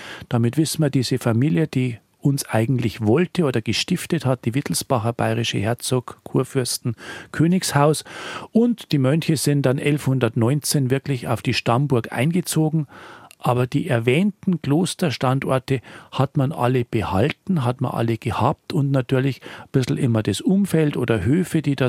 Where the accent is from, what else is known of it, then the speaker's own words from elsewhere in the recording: Bavaria, Germany; einer der ältesten Wallfahrtsorte bei uns in Südbayern, in Oberbayern, ist die Wallfahrt zum Heiligen Kreuz nach Scheiern.